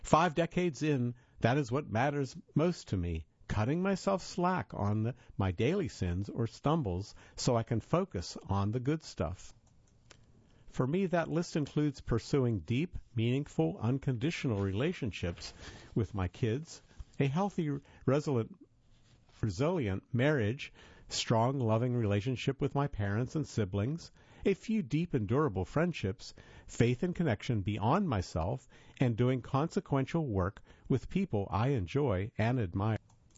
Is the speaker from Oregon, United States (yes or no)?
no; Wisconsin, United States; a two-year school just to smuggle myself into the University of Wisconsin, a four-year school in my hometown.